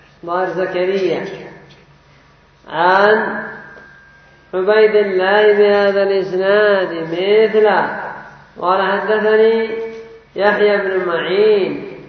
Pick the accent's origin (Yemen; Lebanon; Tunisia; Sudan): Yemen; كذلك عندنا في اليمن بحمد الله في هذا العصر في هذا الوقت مشايخ كرماء